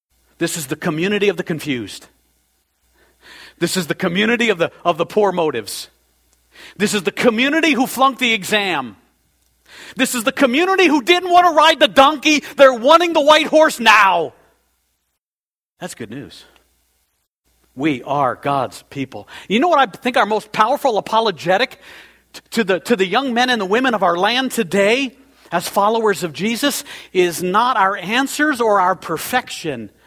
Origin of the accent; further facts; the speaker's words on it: United States; I grew up in Pagansville, USA. I'm as solid a pagan as America produced.